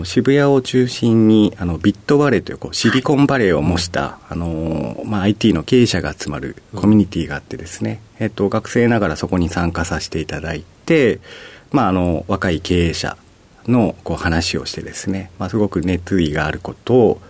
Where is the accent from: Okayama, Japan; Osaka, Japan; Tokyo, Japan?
Okayama, Japan; also born or lived in Hiroshima; 広島県出身で、育ちは隣の岡山県になっております。